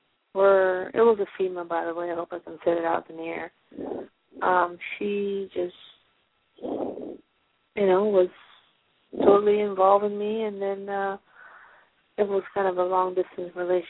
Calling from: Pennsylvania, United States; I'm calling from Pennsylvania.

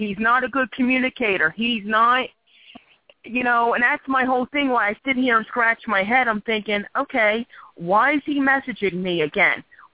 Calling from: Philadelphia, Pennsylvania, United States; I'm calling from Philadelphia, PA.

